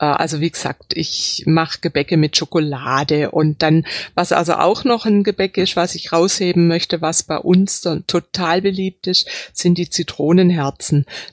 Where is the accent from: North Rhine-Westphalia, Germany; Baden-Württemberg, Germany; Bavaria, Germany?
Baden-Württemberg, Germany; das ist so ein Klassiker bei uns im Schwabenland